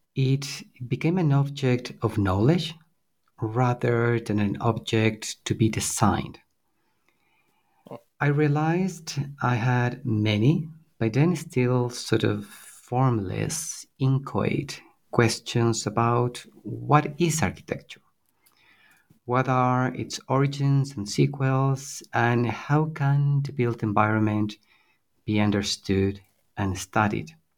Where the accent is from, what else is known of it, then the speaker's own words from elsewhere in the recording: Quito, Pichincha, Ecuador; I was born and raised in Quito. It is where I did my degree in architecture at Universidad San Francisco de Quito, where I now teach history and theory of architecture as an assistant professor.